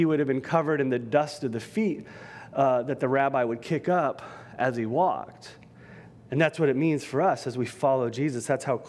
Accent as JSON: {"language": "English", "region": "California", "country": "United States", "said": "I gotta remember, I can't offend every Californian, but I'm from California, so I can do that, right?"}